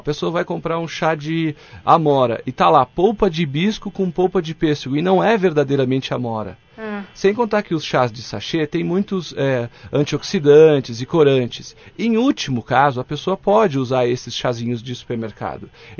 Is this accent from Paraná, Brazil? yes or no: no; Salto, São Paulo, Brazil; Salto aí, viu? A minha cidade natal que eu amo tanto.